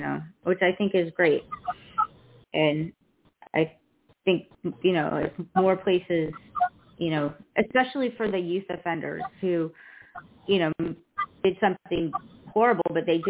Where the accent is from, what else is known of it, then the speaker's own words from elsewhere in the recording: Boston, Massachusetts, United States; accent: Boston; Yeah, no, I get my Boston one back, but not right now.